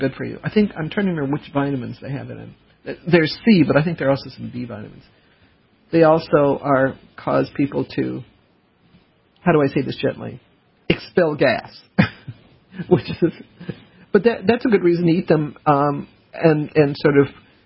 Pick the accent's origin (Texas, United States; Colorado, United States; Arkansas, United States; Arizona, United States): Colorado, United States; Even though I grew up in Colorado, there are lots of chili peppers in Colorado, not in our household.